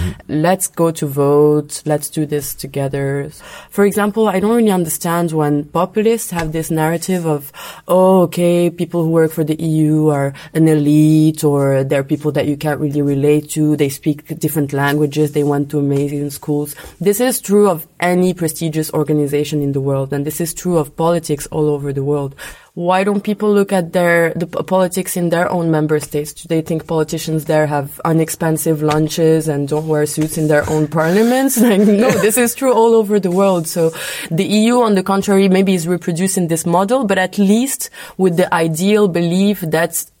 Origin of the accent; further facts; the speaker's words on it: Morocco; moved away as an adult; now in Brussels, Belgium; I grew up in Morocco, but the moment I was 18, I wanted to go study abroad